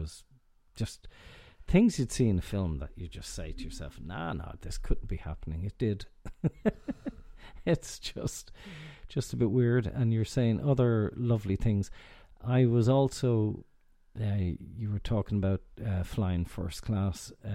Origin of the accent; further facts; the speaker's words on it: Ireland; So we being Irish and you're abroad and one or two drinks and whatever